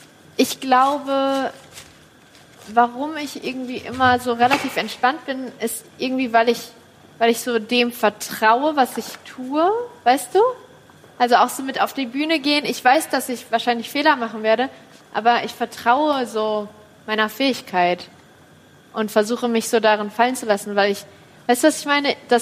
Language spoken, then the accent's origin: German; Kassel, Hesse, Germany; born there; In Kassel.